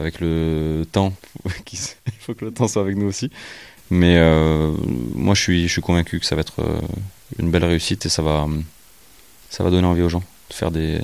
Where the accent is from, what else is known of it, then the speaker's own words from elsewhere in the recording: Martigues, Provence-Alpes-Côte d'Azur, France; born there; also born or lived in Marcoussis; Non, je ne suis pas né ici. Je suis né au bord de la mer, je suis né à Martigues, dans les Bouches-du-Rhône. Mais depuis que j'ai 6 mois, mes grands-parents ont construit une maison de vacances à Marcoussis.